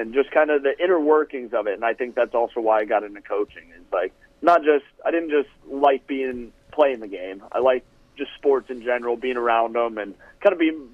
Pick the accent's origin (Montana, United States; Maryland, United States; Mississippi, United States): Montana, United States; also born or lived in Florida / Michigan; I mean, I'm from Montana. I've been down in Florida, been in Michigan. I coached for a summer in California.